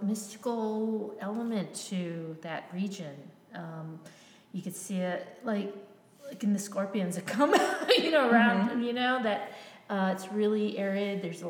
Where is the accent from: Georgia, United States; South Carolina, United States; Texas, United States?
Texas, United States; San Juan; also born or lived in Alamo; I grew up in the Rio Grande Valley, mm-hmm. Alamo, and then moved on up to San Juan.